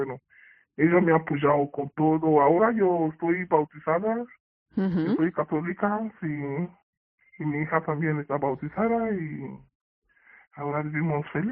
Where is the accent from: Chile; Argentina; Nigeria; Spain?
Nigeria; Spanish is a second language; moved away; yo soy de africana y de África, de Nigeria hasta aquí, llego de, bueno, hasta Marruecos